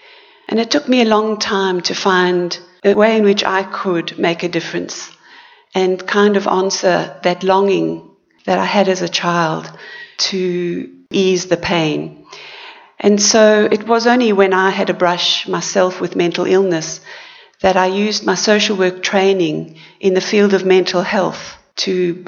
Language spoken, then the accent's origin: English; South Africa; I was brought up in South Africa.